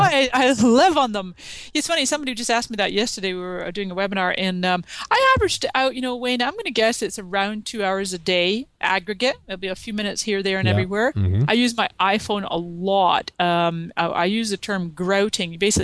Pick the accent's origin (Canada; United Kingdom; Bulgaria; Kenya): Canada; now in San Diego, United States; My parents are originally from Scotland, so I'm Canadian and Scottish, and I'm now in sunny San Diego since 99.